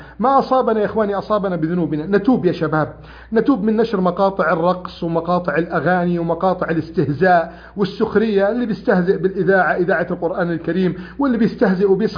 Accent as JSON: {"language": "Arabic", "country": "Egypt", "said": "بلدنا مصر"}